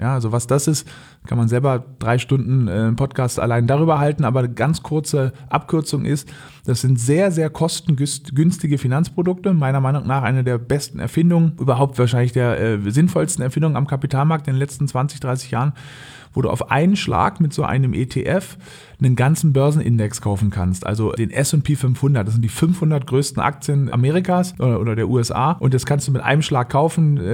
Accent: Berlin, Germany; also born or lived in Norderney; Bin ursprünglich Berliner, aufgewachsen in Berlin und auf Norderney, das liegt in Ostfriesland, und bin jetzt aber wieder zurück in Berlin.

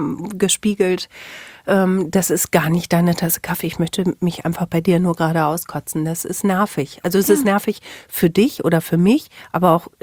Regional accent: North Rhine-Westphalia, Germany; für mich als Ostwestfälin

